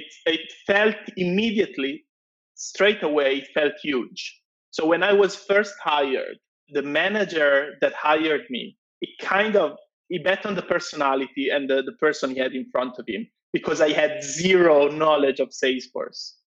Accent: Italy; English is a second language; I was from Italy

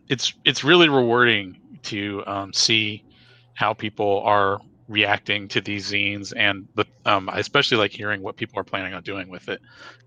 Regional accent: United States; I'm from the United States, so that's where I decided to set it.

